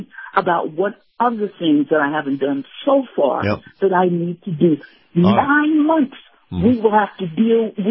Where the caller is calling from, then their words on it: Atlanta, Georgia, United States; I'm from Atlanta.